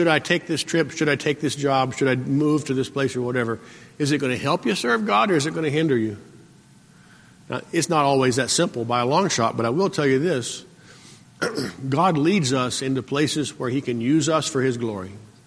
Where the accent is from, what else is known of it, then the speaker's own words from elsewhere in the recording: New Mexico, United States; born there; also born or lived in Salt Lake City / Maryland; But you know, I was born in New Mexico. The farthest east I'd ever gotten was Texas.